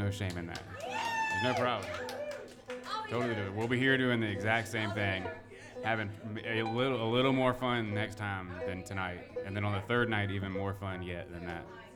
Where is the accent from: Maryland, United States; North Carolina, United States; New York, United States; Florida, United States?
North Carolina, United States; Asheville; We're from Asheville, North Carolina, and we're really happy to be here.